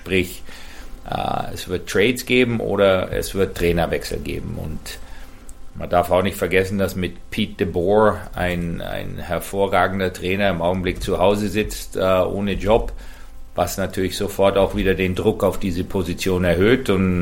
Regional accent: Germany; Wir waren damals 2 Deutsche

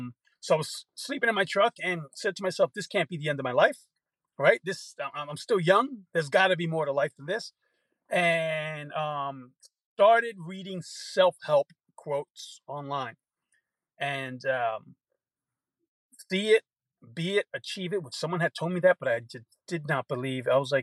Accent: New York, United States; I'm originally from New York.

